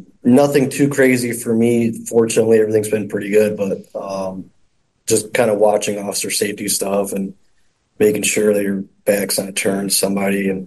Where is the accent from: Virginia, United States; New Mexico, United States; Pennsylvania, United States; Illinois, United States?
Illinois, United States; Aurora; I did work a lot in Aurora. I grew up in Aurora, so I knew Aurora a lot.